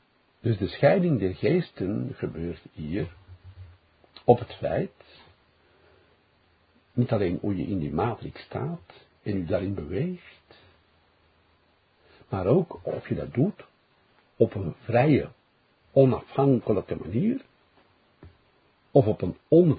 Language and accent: Dutch; Belgium; Ik moet altijd lachen als Belg.